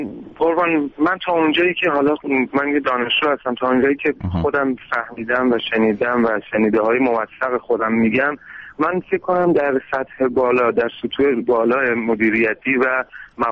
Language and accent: Persian; Iran; واقعا برای خود من به عنوان یک ایرانی هیچ فرقی نمیکنه